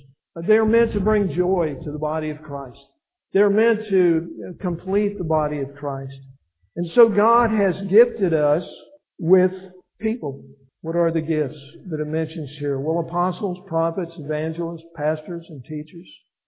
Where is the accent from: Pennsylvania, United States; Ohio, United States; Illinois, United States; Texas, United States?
Illinois, United States; But I grew up back in Illinois, and we were an agricultural area.